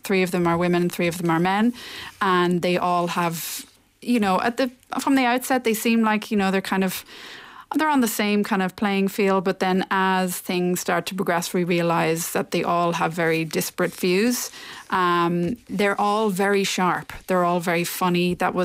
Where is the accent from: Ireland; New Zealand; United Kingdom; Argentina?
Ireland; now in New York, United States; I think that this play is a result of me being in New York for 10 years and also being an Irish person.